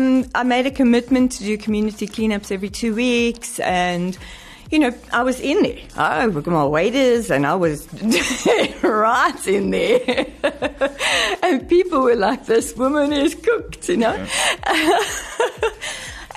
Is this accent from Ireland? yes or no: no; Irene, Gauteng, South Africa; I grew up in Irene, so I played in the Hennops River.